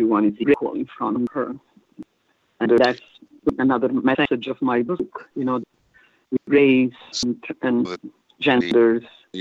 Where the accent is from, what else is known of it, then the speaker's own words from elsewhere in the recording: Rome, Lazio, Italy; English is a second language; I was born in Rome.